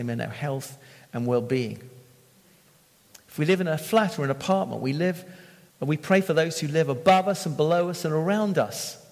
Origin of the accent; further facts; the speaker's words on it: Bath, South West England, United Kingdom; All right, I'm from Bath.